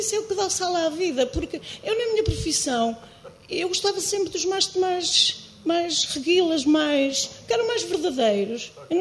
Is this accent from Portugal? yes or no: yes; Azores, Portugal; eu vou meter aqui uma colher porque eu sou de lá, uma ilha dos Açores